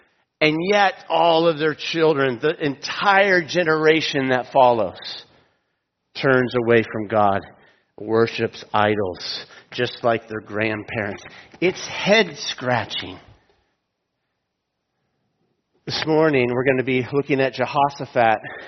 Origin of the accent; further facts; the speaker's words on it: Tallahassee, Florida, United States; accent: Tallahassee; I didn't say it was my Tallahassee accent, but anyone from Florida knows that there aren't many accents in Florida South.